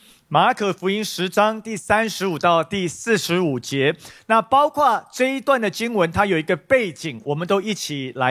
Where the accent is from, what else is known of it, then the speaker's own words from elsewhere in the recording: Taiwan; 也就是我们台湾人的动算啊